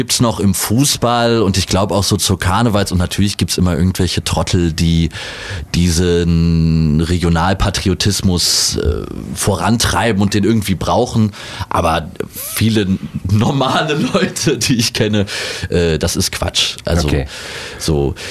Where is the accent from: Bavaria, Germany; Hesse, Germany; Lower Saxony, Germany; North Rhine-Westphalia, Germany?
North Rhine-Westphalia, Germany; Cologne; also born or lived in Bergisch Gladbach; Ich bin aber direkt wieder zurück nach Köln, als ich auf der Welt war, dahin gebracht worden von meinen Eltern. Genau, also ich bin Kölner.